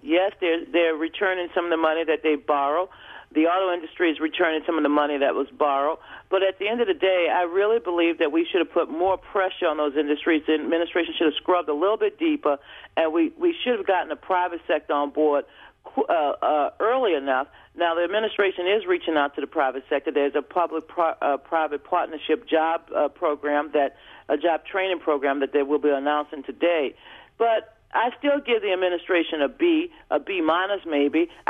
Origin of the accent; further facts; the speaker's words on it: United States; But more importantly, I'm an American who cares about the future of our country